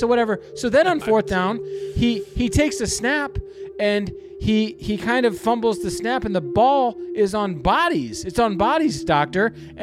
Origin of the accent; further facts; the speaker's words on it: Detroit, Michigan, United States; my hometown Tigers.